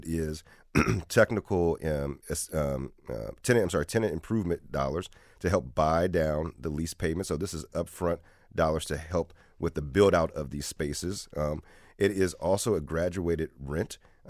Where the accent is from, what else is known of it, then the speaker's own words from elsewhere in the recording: Columbus, Ohio, United States; Being born and raised in Columbus, I remember memories of downtown and what it was for me.